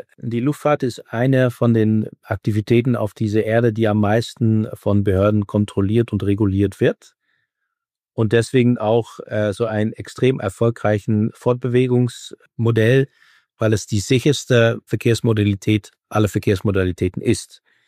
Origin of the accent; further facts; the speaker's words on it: Netherlands; German is a second language; Ich komme aus den Niederlanden.